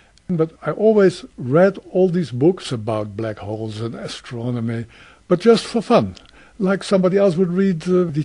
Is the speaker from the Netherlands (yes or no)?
yes; Haarlem, North Holland, Netherlands; English is a second language; My parents were divorced. I lived in Haarlem, city in the neighborhood of Amsterdam, with my father. Not with my mother.